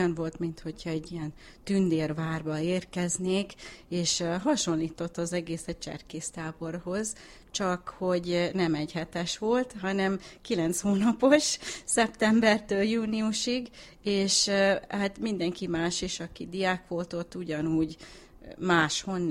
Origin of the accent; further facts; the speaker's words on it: Chicago, Illinois, United States; first language hu; Én Chicagóban születtem, és első nyelvem magyar volt, azonban 5 éves koromban kezdtem az óvit, aztán az iskolát, és akkor persze ott minden angolul ment.